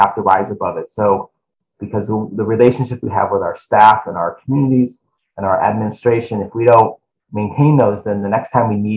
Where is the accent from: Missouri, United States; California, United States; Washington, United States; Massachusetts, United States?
Massachusetts, United States; Well, I'm from Massachusetts, so I'm going to have to say Fenway Park.